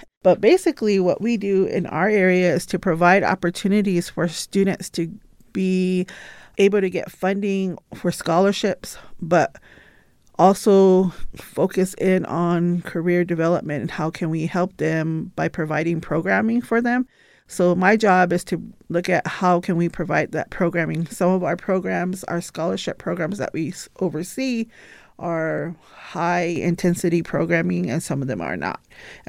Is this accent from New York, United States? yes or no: no; Sells, Arizona, United States; I am a member of the Thanaotham Nation. I am from a community of Thakalodi in the Chikakuk District on the Thanaotham Nation. I grew up mainly in cells.